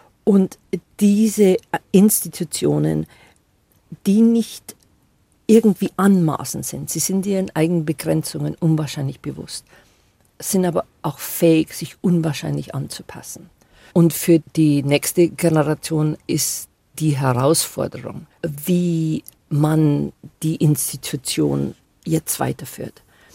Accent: Bavaria, Germany; born there; Denn ich bin nicht nur in Bayern geboren, ich bin im tiefsten Niederbayern geboren.

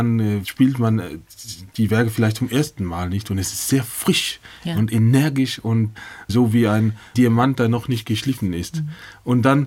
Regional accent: Copenhagen, Capital Region of Denmark, Denmark; born there; Ja, ich bin in Kopenhagen geboren.

